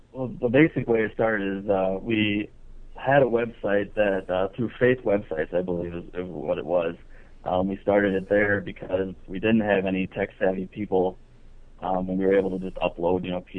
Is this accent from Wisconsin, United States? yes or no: yes; Green Bay, Wisconsin, United States; now in Madison, United States; I grew up in Green Bay, Wisconsin, a member of St. Mark Lutheran.